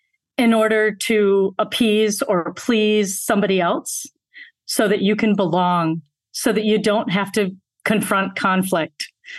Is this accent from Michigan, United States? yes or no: yes; Grand Blanc, Michigan, United States; my parents are immigrants from India. And in 1965, they came here to build a life. I grew up in Grand Blanc, Michigan, and I'm the middle daughter of three.